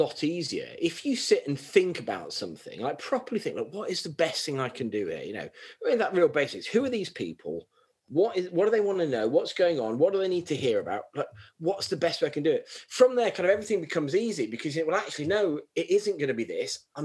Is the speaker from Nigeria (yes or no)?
no; Blyth, North East England, United Kingdom; born there; I was born in Blythe, but I was, you know, made in the Royal Navy and that sort of thing.